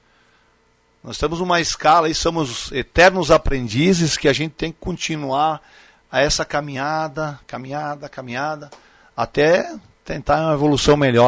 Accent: Nova Prata, Rio Grande do Sul, Brazil; moved away; Não, eu sou do Retiro, rapaz. O povoado do Retiro pertence a Nova Prata. Eu acho que o Retiro hoje está mais grande que Nova Prata. Saí de lá, rapaz.

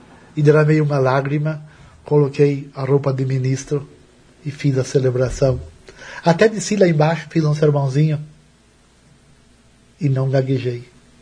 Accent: Áurea, Rio Grande do Sul, Brazil; com o meu pároco da minha terra, lá de Áurea.

